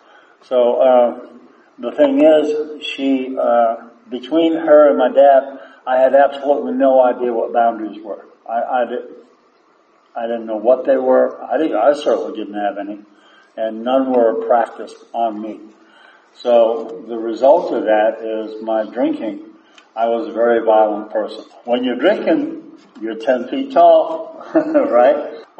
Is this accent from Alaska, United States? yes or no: no; Maine, United States; I grew up in Maine.